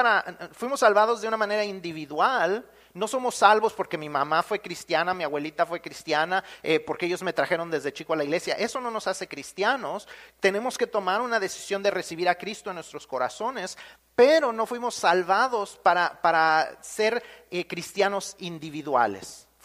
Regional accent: Mexico; moved away; cuando nosotros nos vinimos de México para acá, solamente éramos mis papás y yo. Yo no tenía otra familia de sangre. En México tenía una familia de sangre relativamente grande

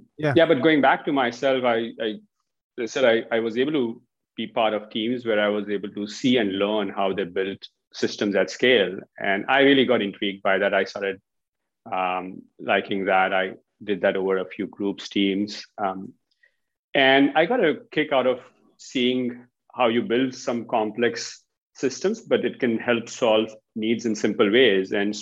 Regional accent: India; Originally from India.

